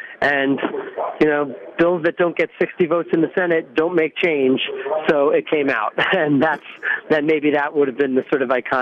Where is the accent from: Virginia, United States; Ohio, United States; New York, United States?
New York, United States; Long Island; Well, I grew up in Long Island, so that's a big deal to my family.